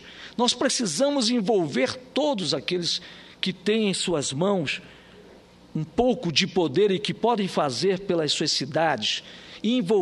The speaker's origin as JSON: {"language": "Portuguese", "region": "Amazonas", "country": "Brazil", "said": "De quem está lá em Santa Catarina, de quem está lá no meu estado do Amazonas"}